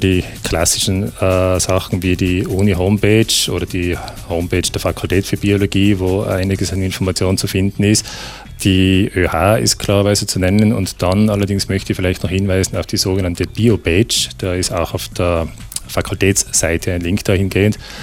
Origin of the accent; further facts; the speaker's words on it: Austria; Aber bei uns an der Fakultät für Biologie sind wir an sich noch in einem halbwegs vernünftigen Berei